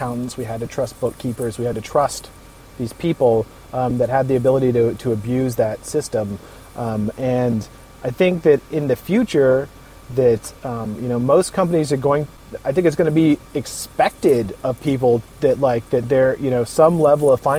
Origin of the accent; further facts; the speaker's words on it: Pensacola, Florida, United States; also born or lived in Army; So I'm originally from Pensacola. This is my hometown, but I moved away 15 years, and I was in the Army for a while, and then I ran a couple of companies, and I moved back here into 2012.